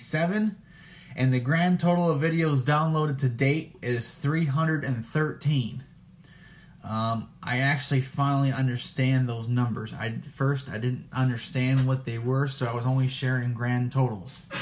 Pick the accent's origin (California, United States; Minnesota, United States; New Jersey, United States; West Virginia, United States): Minnesota, United States; born or raised there